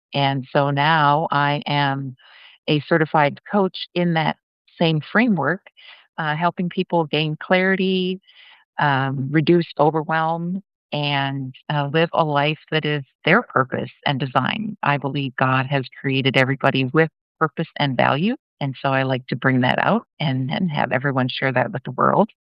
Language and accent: English; United States; now in Louisiana, United States; I am originally from Minnesota, Wisconsin area. 4 years ago, we moved down to Louisiana to escape the winters, and I love it down here now.